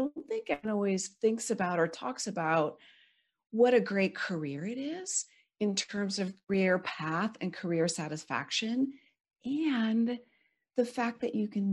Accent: California, United States; I grew up in Silicon Valley. I'm a Silicon kid

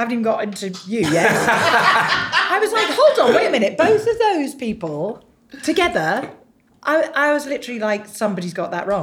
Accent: Wandsworth, London, United Kingdom; You know me, I'm literally from Wandsworth Common and I'm a complete knob.

